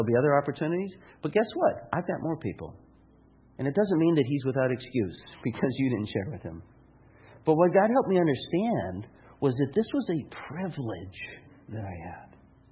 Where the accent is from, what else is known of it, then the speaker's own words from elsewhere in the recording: Phoenix, Arizona, United States; And I grew up in Phoenix.